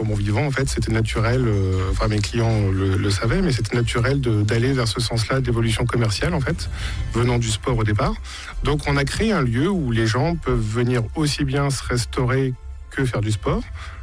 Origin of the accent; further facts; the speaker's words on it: Nevers, Bourgogne-Franche-Comté, France; Donc, je suis originaire de Nevers. Je suis parti pour faire des études sur Paris et Clermont-Ferrand.